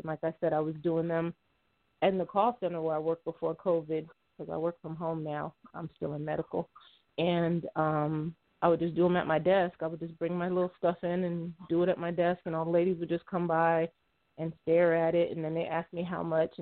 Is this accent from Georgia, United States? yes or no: no; Miami, Florida, United States; now in Tampa, United States; I am from Miami originally. I've been in Tampa exactly 10 years now.